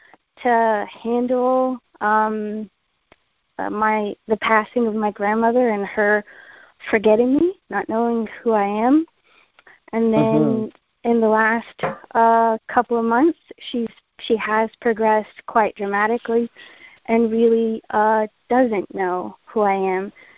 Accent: Raleigh, North Carolina, United States; I'm from Raleigh, North Carolina.

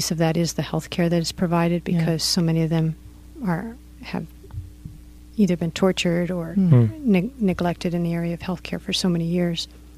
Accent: California, United States; Now, I'm a Californian. I've been through earthquakes all my life.

